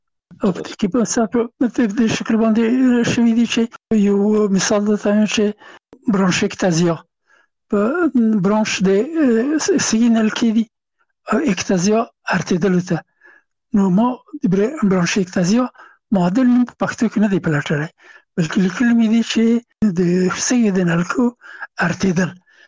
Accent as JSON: {"language": "Pashto", "country": "Afghanistan", "said": "چې زه هم افغان یم"}